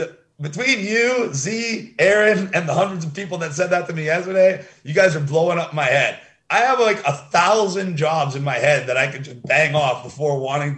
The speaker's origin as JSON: {"language": "English", "country": "Canada", "said": "I want to be able to live my life as a Canadian."}